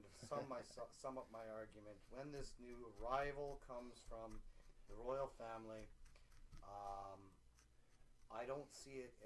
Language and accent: English; Canada; I'm Canadian